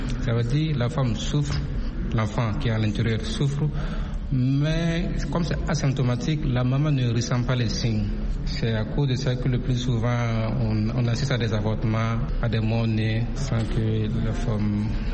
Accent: Burkina Faso

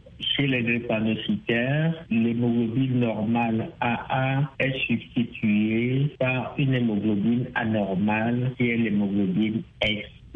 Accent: Togo; Chez nous, au Togo, nous sommes autour de 16% de prévalence

